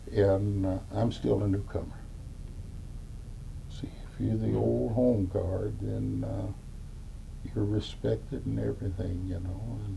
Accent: Illinois, United States; also born or lived in Pueblo, Colorado; No, I was born in Pueblo, Colorado. Raised up in Illinois

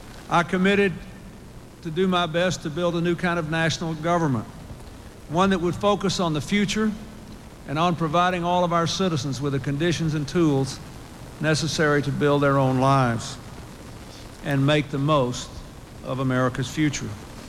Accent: Arkansas, United States; I talked to college students in my home state of Arkansas

